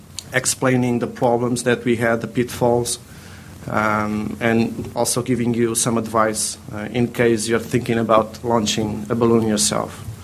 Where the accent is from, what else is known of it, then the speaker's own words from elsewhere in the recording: Portugal; English is a second language; We're from Portugal. So first, let me apologize for the weak English, but we'll try to do our best.